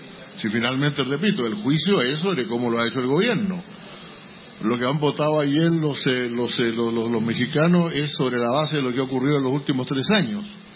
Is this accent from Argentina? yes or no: no; Chile; En mi país, cuando yo fui ministro del Interior de Chile